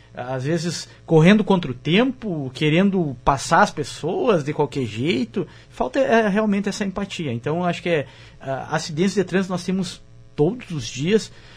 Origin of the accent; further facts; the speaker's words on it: Catuípe, Rio Grande do Sul, Brazil; Eu sou de Catuípe, mas eu já convivo bastante tempo aqui.